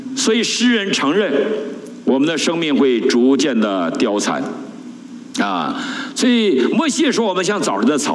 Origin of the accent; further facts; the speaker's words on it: Northeast China, China; born there; 我的爷爷的爸爸挑着我的爷爷，我爷爷四岁就到了东北，那我们就生在那里。但我的一写籍贯老家，我要写山东。